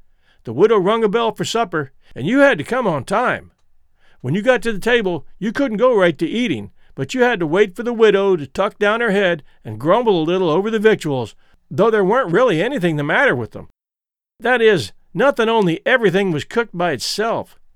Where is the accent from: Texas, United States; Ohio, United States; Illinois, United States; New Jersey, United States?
Illinois, United States; Rock Island; I spent ages 7, 8, and 9 growing up on the Mississippi in Rock Island, Illinois, and I spent my summer days exploring.